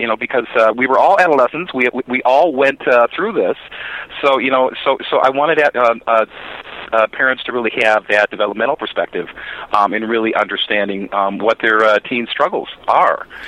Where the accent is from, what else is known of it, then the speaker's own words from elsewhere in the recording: Chicago, Illinois, United States; You know, I'm actually originally from Chicago